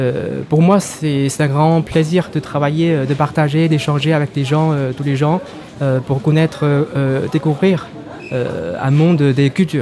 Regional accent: China; French is a second language; now in Blois, France; moi, je viens de Chine directement. Je suis chinois de souche. Donc, moi, je viens à Blois depuis pas longtemps.

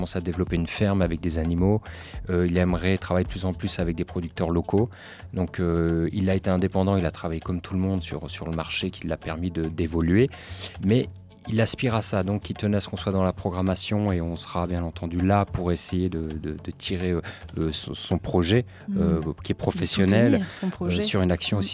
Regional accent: Romorantin, Centre-Val de Loire, France; Moi, je viens de Romo et j'ai connu son oncle gamin.

